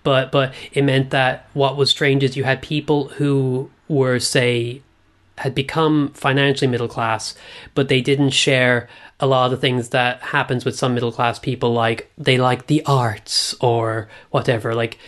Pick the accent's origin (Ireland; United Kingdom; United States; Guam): Ireland; So, the time I was like growing up in Ireland, it was a period called the Celtic Tiger.